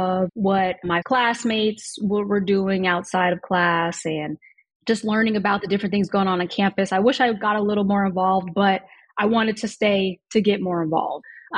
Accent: Denver, Colorado, United States; So I'm actually born and raised in Denver, Colorado. Most of my family's there.

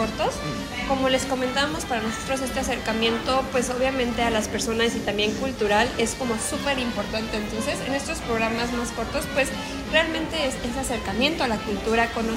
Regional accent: Mexico; nosotros como mexicanos, pues también poder compartir un poco más sobre quiénes somos y de cómo es México

